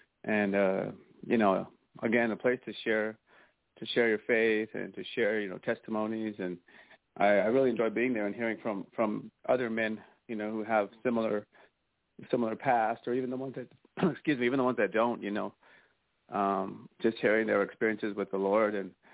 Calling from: El Paso, Texas, United States; Hi, Richard and Charles. … I'm from El Paso, Texas.

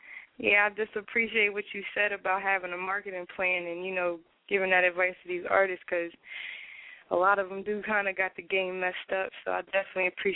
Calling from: Delaware, United States; I am calling from Delaware.

